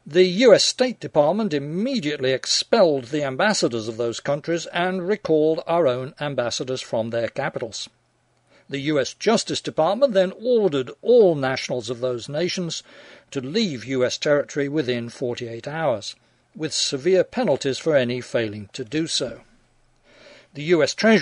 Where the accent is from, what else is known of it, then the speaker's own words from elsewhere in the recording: England, United Kingdom; knowing, as an Englishman does, certain regrettable tendencies common among sailors